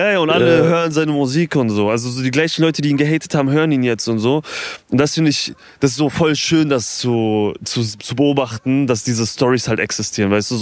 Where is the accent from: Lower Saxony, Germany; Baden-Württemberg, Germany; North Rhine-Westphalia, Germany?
Baden-Württemberg, Germany; Mannheim; Weißt du was krass, Bro? Ich bin ja aus Mannheim.